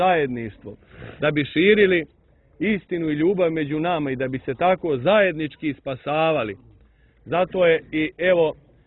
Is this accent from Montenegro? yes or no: yes; Montenegro; Kod nas u Crnoj Gori skoro na svakom groblju ima crkva.